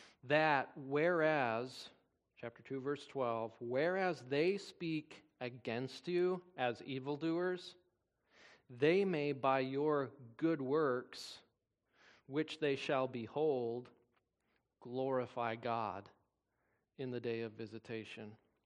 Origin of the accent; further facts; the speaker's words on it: Wisconsin, United States; now in Indiana, United States; That I live in Indiana, but I'm from Wisconsin.